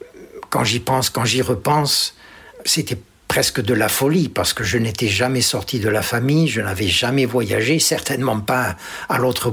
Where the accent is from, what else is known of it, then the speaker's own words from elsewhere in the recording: Algeria; accent: pied-noir; now in France; Et le fait de mon accent pieds-noirs, j'ai ressenti quelques moments d'antipathie qui m'ont fait penser que je n'étais pas le bienvenu, quoi.